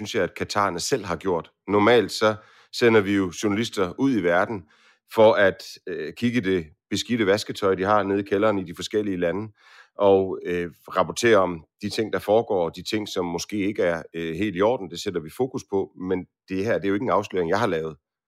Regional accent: Aarhus, Central Denmark Region, Denmark; Det betyder noget for mig, der hvor jeg kommer fra. Jeg kommer fra Aarhus.

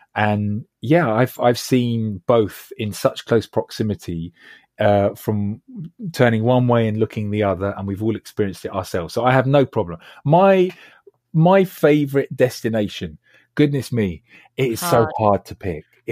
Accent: Acton, London, United Kingdom; And I'm a lad from Acton, Shepherd's Bush, you know

